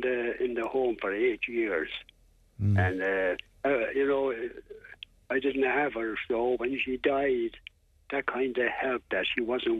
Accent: Carrick-on-Suir, Munster, Ireland; I was from Carrick-on-Shore in Tipperary.

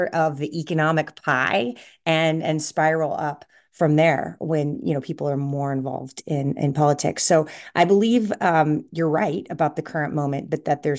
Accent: Kansas, United States; I grew up in Kansas. I was a high school debater.

